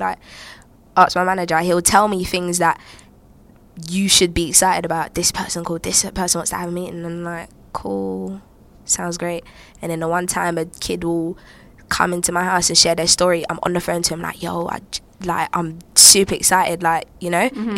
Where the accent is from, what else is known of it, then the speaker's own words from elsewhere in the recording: United Kingdom; I'm black, I'm British, and I rap.